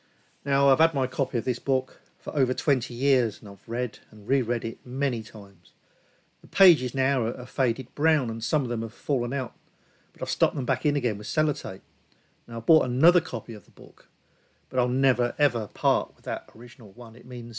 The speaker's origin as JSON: {"language": "English", "town": "Northampton", "region": "East Midlands", "country": "United Kingdom", "tie": "born or raised there", "said": "He talked about Charles Matthews, and he was from Northampton, my hometown."}